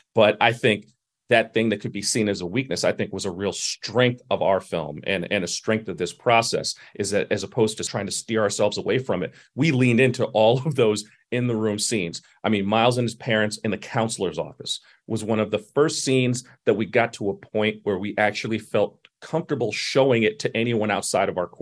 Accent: Brooklyn, New York, United States; what I used to call the Williamsburg Bank Building when I grew up in Brooklyn.

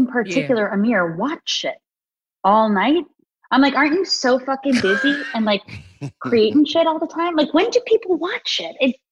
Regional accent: Long Island, New York, United States; I'm trash. I'm from Long Island. I'm trash.

